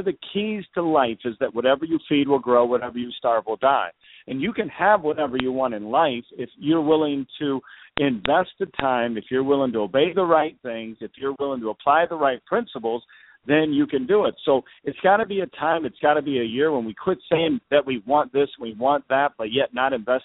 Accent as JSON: {"language": "English", "town": "Chicago", "region": "Illinois", "country": "United States", "tie": "born or raised there", "said": "Well, I'm originally from Chicago, so I was born and raised there, started a church in Indianapolis."}